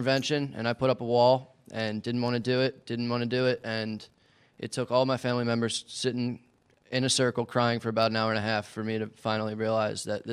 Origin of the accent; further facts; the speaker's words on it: Marlton, New Jersey, United States; I'm from Marlton, New Jersey, okay. South Jersey.